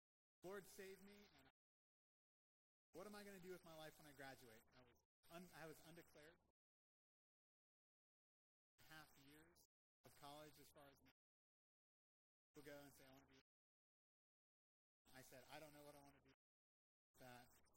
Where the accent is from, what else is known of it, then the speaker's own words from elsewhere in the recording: Florida, United States; I grew up in Florida. But, yes, I grew up in Florida, and I wasn't a Christian.